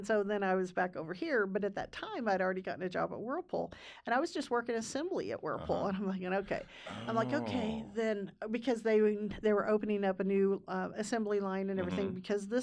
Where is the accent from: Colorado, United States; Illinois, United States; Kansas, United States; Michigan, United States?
Illinois, United States; Mount Carmel; quite a lot of areas around here because I'm from Mount Carmel.